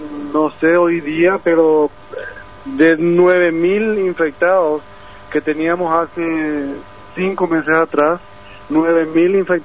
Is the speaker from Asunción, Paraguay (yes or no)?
yes; Asunción, Paraguay; moved away as an adult; now in Israel; Soy oriundo de Asunción.